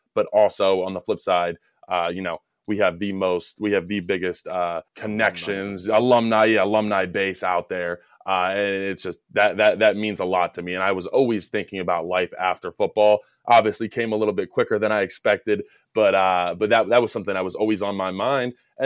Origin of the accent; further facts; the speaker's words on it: Annapolis, Maryland, United States; But no matter how I spun it, I'm from Annapolis, Maryland.